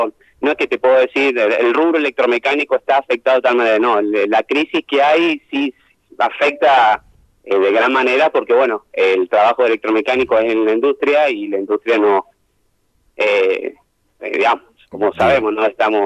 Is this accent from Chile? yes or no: no; San Rafael, Mendoza, Argentina; Como sanrafaelino, el único.